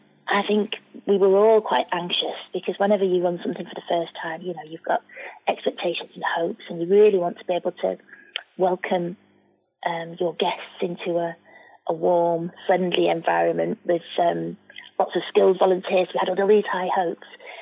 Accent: Manchester, North West England, United Kingdom; I'm a Mancunian. I've been born and bred in Manchester. You can probably tell by the accent.

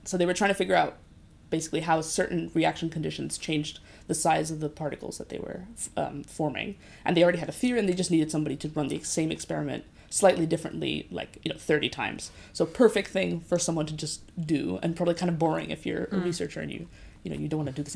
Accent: Basque Country, Spain; also born or lived in United States; I'm from the Basque Country in Spain, near the border with France, and so I grew up there. But my family moved around a lot when I was younger, so we lived in the US for 3 years.

